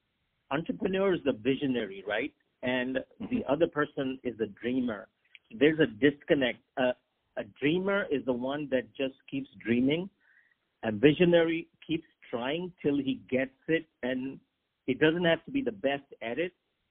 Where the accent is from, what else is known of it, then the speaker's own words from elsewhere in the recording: Pakistan; moved away; also born or lived in Hong Kong / China / Japan; And I'm from Pakistan. So Pakistan has a lot of doctors, as you may know. But I lived overseas.